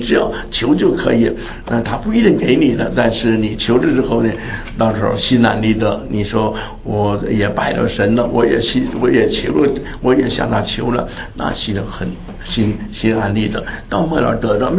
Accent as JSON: {"language": "Chinese", "country": "China", "said": "像我们中国人呢、啊、拜那些偶像啊烧香啊"}